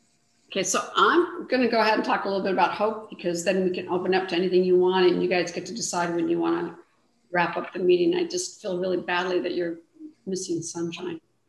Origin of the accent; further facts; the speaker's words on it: Michigan, United States; How I grew up in Michigan, in the Midwest. You had to earn everything.